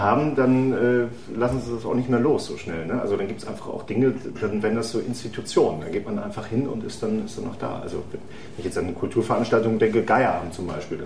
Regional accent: Dortmund, North Rhine-Westphalia, Germany; und ich bin Dortmunder

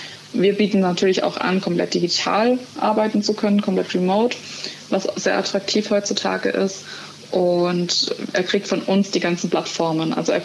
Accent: Heidelberg, Baden-Württemberg, Germany; in meiner Heimat, in Heidelberg, da wo ich herkomme

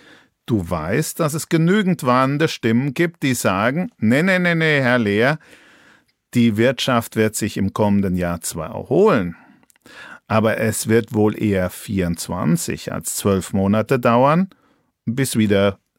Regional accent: Bavaria, Germany; Naja, als Franke komme ich knapp hinter dem Schwaben.

